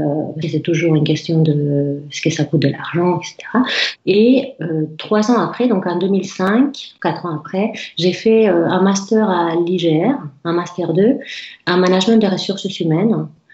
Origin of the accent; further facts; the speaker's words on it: Nouvelle-Aquitaine, France; now in Rennes, France; les valeurs que je viens du Pays Basque, donc les valeurs du Pays Basque et les valeurs bretons. Et juste pour l'anecdote, j'ai juste fait un passage rapide à Montpellier, un autre passage rapide à Saint-Malo, et sinon, je suis vraiment à Rennes depuis 20 ans.